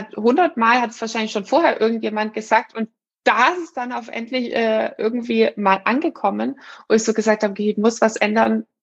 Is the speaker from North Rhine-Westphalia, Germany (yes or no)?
no; Baden-Württemberg, Germany; ich bin Schwäbin, ich rechne das alles immer durch